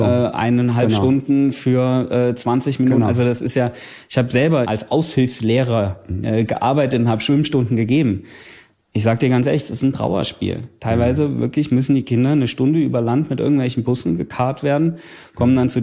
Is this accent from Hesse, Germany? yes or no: yes; Bad Wildungen, Hesse, Germany; In meiner Heimatstadt in Bad Wildungen wollte man das Bad schließen